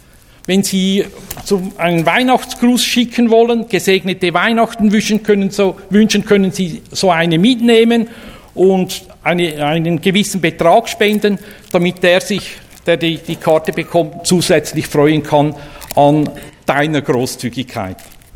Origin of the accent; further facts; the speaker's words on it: Bern, Switzerland; now in Zürcher Unterland, Switzerland; Und ich komme ja vom Zürich-Unterland. Ich bin jetzt ein stolzer Zürcher-Unterländer. Einmal war ich ein stolzer Berner. Jetzt bin ich ein stolzer Zürcher-Unterländer.